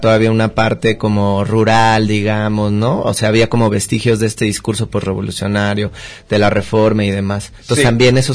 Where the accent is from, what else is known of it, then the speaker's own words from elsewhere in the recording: Mexico City, Mexico; born there; now in Guadalajara, Mexico; nací en la Ciudad de México, pero ya vivo aquí en Guadalajara desde hace un tiempo.